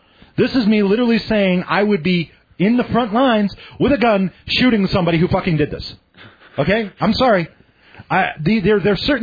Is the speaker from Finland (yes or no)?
no; Ireland; I'm saying that I'm Irish. I still celebrate, I still hold a lot of Irish traditions.